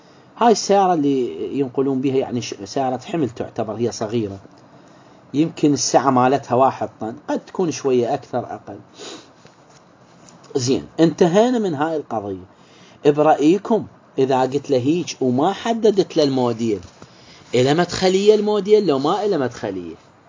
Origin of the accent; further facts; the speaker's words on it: Iraq; إحنا عندنا بالعراق